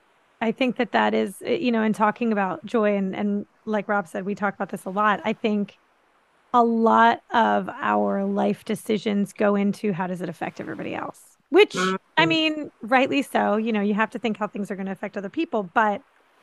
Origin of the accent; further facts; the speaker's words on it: Philadelphia, Pennsylvania, United States; now in St. Augustine, United States; I'm from Pennsylvania. I don't really do that. I'm from Philly. We're kind of like tough.